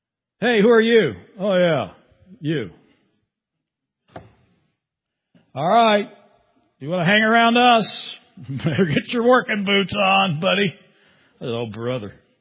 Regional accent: Kansas, United States; I made the mistake of telling him I grew up in Kansas.

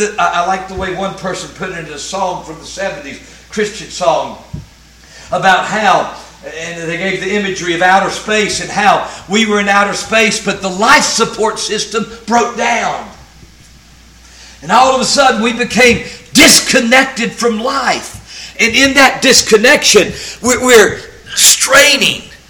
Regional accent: North Carolina, United States; Now, I'm from North Carolina, as many of you know, and Andy Griffith was from North Carolina.

